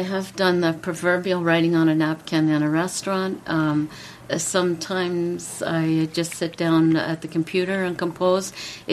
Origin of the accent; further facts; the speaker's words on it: Garafraxa, Ontario, Canada; now in Kitchener, Canada; I'm living in Kitchener right now, but yeah. I grew up in Dufferin County in a little township called Garafraxa.